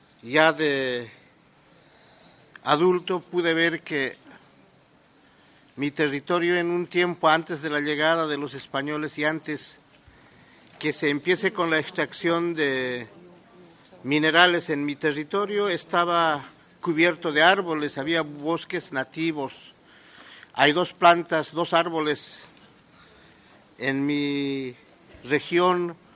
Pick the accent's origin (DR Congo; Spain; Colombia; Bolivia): Bolivia